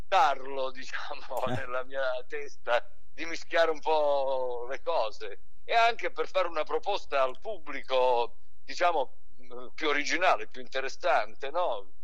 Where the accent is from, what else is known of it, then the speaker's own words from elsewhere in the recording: Lauria, Basilicata, Italy; È il mio paese.